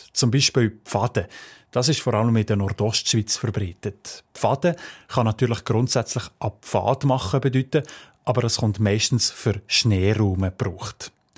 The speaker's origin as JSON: {"language": "German", "region": "Fribourg", "country": "Switzerland", "accent": "Seislerdeutsch", "said": "ich bin halt ein Flachländer. Obwohl, mein Dialekt, das Seislerdeutsch, gehört eigentlich sprachwissenschaftlich gesehen wie das Engelbergerische zu den höchst alemannischen Dialekten, die vor allem in den Alpen und Voralpen geredet kommen."}